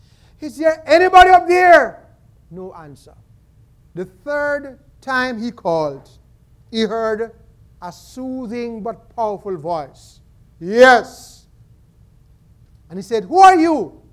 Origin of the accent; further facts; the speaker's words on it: Jamaica; You know, some of you know I'm from Iamica, which means the land of water.